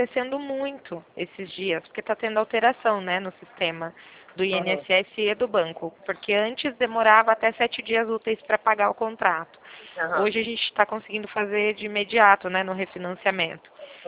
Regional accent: São Paulo, Brazil; eu sou de São Paulo

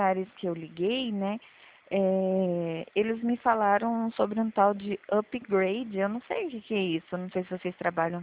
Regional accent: São Paulo, Brazil; É, eu sou aqui de São Paulo.

